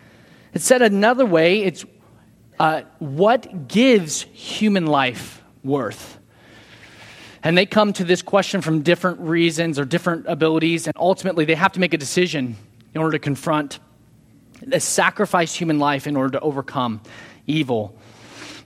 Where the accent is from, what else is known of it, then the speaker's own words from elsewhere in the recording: California, United States; I realized that's what the Californians, I grew up in California, we always called it the EV Free.